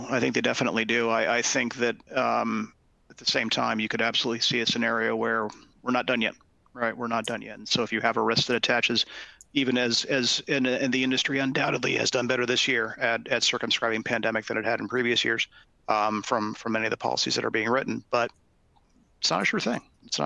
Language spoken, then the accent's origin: English; California, United States; particularly in my home state of California